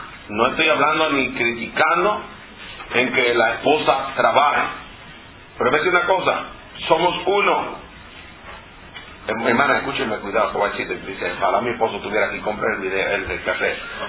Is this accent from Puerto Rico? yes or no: yes; Puerto Rico; como decimos en mi país, yo soy puertorriqueño